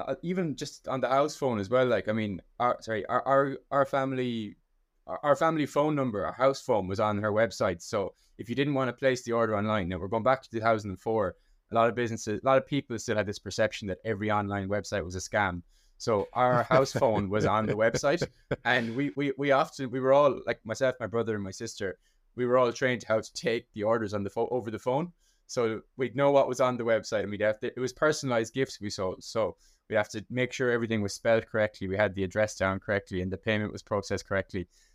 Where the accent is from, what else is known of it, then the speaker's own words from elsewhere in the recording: Ireland; as your listeners can probably hear, I'm from Ireland.